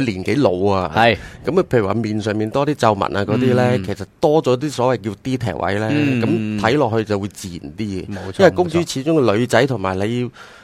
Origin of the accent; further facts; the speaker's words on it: Hong Kong; 我哋玩开我哋香港人啦，玩开日本玩具居多嘅